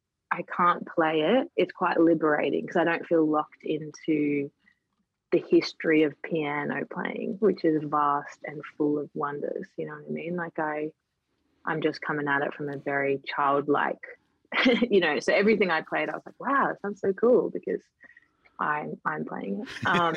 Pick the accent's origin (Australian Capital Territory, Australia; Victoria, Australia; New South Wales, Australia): New South Wales, Australia; Sydney; especially growing up in Sydney